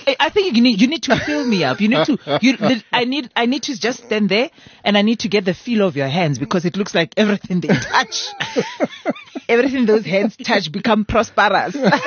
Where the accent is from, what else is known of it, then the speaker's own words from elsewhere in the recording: Soweto, Gauteng, South Africa; I'm your chef and I'm from Soweto.